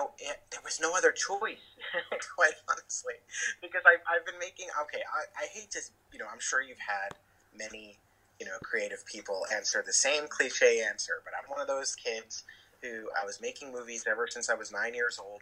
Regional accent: New Jersey, United States; We were both growing up in New Jersey, like about an hour on the outskirts of New York City, suburban areas.

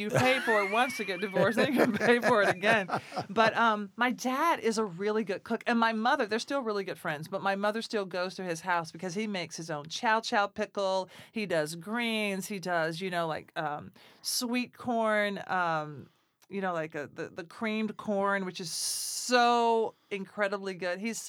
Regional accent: Nashville, Tennessee, United States; You know, that was growing up in Nashville.

